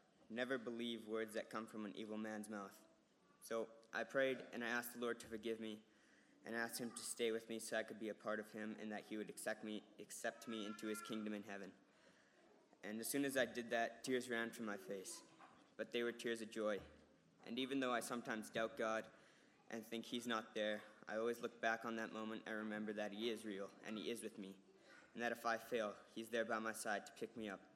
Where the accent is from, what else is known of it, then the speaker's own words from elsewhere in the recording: Calgary, Alberta, Canada; born there; I was born on November 28, 2001 in Calgary, Alberta. I was born into a Christian family